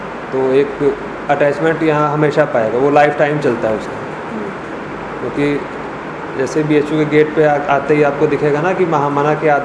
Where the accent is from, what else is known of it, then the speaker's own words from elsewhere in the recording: Lakhimpur Kheri, Uttar Pradesh, India; और जो मेरा नेटिव प्लेस है वो यूपी का नेपाल बॉर्डर लगता है, लखीमपुर खीरी डिस्ट्रिक्ट है. वहाँ पे मेरी फैमिली 1988 से रह रही है.